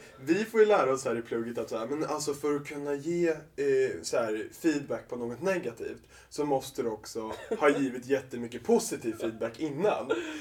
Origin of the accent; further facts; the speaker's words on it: Östergötland, Sweden; now in Stockholm, Sweden; När jag var hemma i Östergötland.